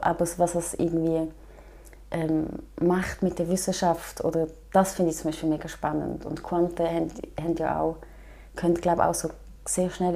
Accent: Chur, Graubünden, Switzerland; so mit Grounding in Chur zu sein, wo ich aufgewachsen bin, und, also in diesem Kanton.

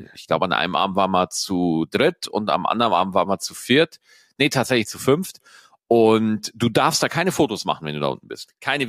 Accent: Straubing, Bavaria, Germany; dass Prag einfach mal von meiner Heimatstadt Straubing, in der ich geboren wurde, gar nicht mal so weit weg ist.

